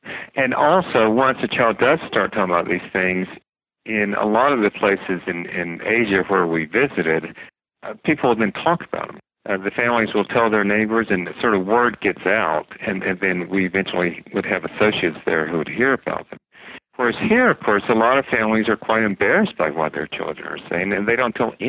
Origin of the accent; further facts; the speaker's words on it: North Carolina, United States; You mentioned I was raised in North Carolina. I was raised Southern Baptist, where we certainly did not talk about past lives.